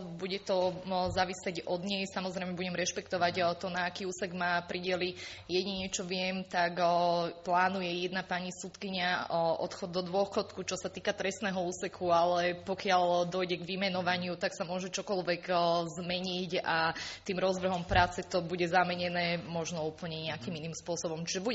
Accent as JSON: {"language": "Slovak", "town": "Nitra", "region": "Nitra Region", "country": "Slovakia", "said": "pochádzam z Nitry."}